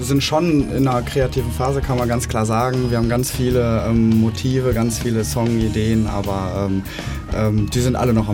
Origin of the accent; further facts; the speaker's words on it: Paderborn, North Rhine-Westphalia, Germany; Ja, ich komme aus dem Herzen, aus dem Remeke-Viertel.